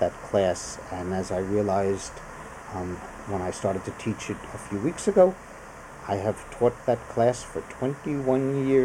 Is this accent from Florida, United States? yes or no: no; New York, United States; I can contrast them both to Stanford and to growing up in New York.